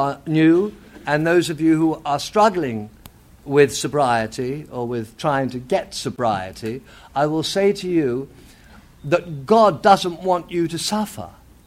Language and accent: English; England, United Kingdom; now in Los Angeles, United States; I'm not from San Diego, and I live in Los Angeles, but I'm from England actually, and I was born during World War II.